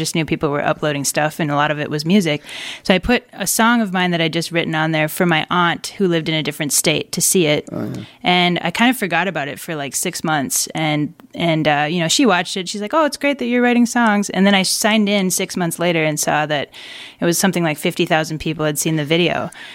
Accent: Fargo, North Dakota, United States; So I came from Fargo, where I'm from, to go to Minneapolis for school.

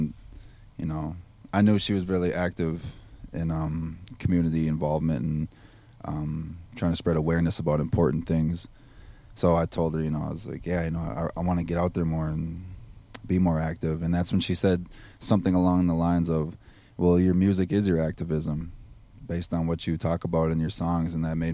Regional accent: Red Lake, Minnesota, United States; I'm from the Red Lake Band of Ojibwe

